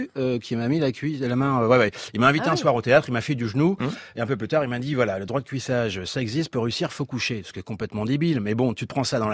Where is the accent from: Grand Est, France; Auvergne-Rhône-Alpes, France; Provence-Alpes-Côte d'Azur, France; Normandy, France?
Grand Est, France; Thionville; Je viens de Lorraine, je suis fils d'ouvrier.